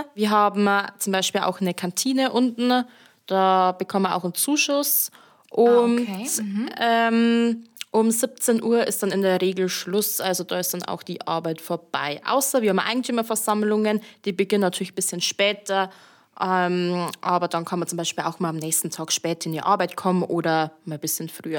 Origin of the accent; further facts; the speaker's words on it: Passau, Bavaria, Germany; Ich komme aus Niederbayern, genauer gesagt aus Passau. Und ich habe dort einen Realschulabschluss gemacht, habe auch dort meine Ausbildung absolviert zur Immobilienkauffrau.